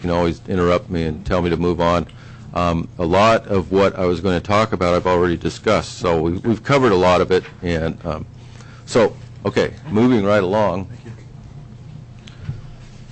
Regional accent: Rocky Mountains, United States; I come from the Rocky Mountains where you have hundreds of little mom-and-pop operators that you're always having to watch.

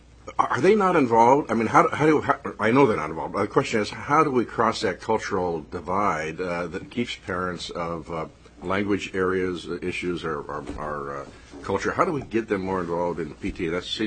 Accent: Kodiak, Alaska, United States; when I look at my school board back home in Kodiak, I don't recall there ever being a Filipino member or an Asian member.

